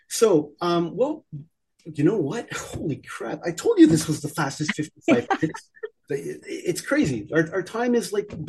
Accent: Canada; because I'm from Canada and you had to go

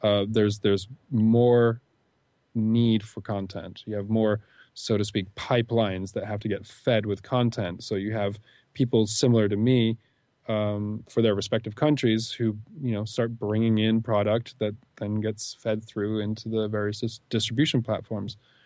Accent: England, United Kingdom; born there; I was born in the UK before 1978.

